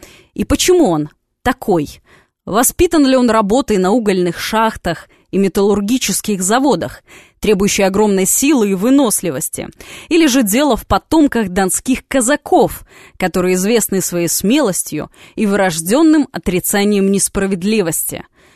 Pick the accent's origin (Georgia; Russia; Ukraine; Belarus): Belarus; Мы, белорусы, всегда неравнодушны к страданиям, слезам, человеческому горю.